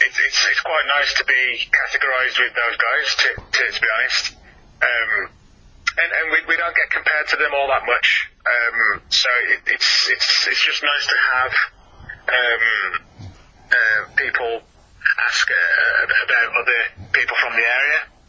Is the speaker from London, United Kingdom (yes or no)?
no; Walsall, West Midlands, United Kingdom; we're from Walsall in the West Midlands.